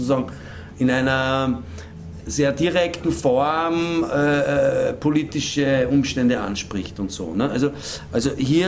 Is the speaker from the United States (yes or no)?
no; Linz, Upper Austria, Austria; wir kommen aus Oberösterreich, Linz, so, Umfeld. Das ist so zwischen Wien und Salzburg, ne?